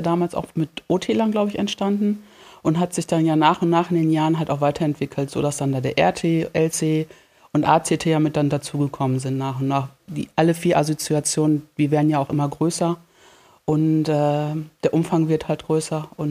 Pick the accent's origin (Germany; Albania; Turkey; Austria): Turkey; Vor 2022 war, glaube ich, das Erdbeben bei uns in der Türkei.